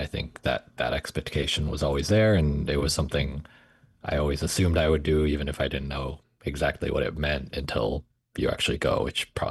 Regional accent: Newton, Massachusetts, United States; I grew up outside of Boston, a suburb called Newton, and then always returning back to Martha's Vineyard to tribal lands to visit my grandparents every summer.

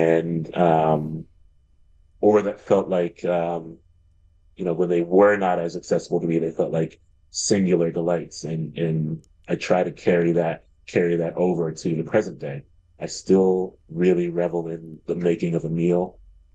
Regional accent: Columbus, Ohio, United States; Yeah, still live in Columbus, still live on the east side of Columbus.

